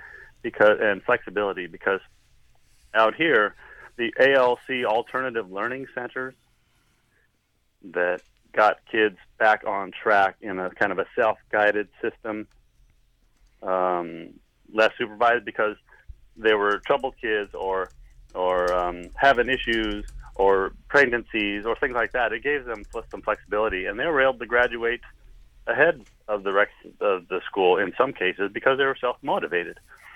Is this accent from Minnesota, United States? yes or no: yes; Minnesota, United States; And I did a lot of growing up in Minnesota back in the 80s, graduated mid-80s